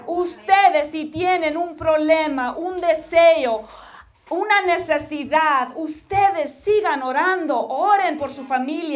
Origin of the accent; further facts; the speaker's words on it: McAllen, Texas, United States; yo soy del Valle del Río Grande en McAllen. Y ese está ubicado en la frontera de México, en Texas, de la frontera de México y los Estados Unidos.